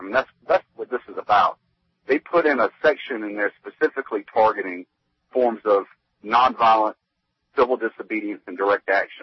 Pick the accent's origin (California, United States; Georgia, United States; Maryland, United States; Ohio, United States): Georgia, United States; I was born and raised in Georgia, and I hate for the country to think of Georgia as this pariah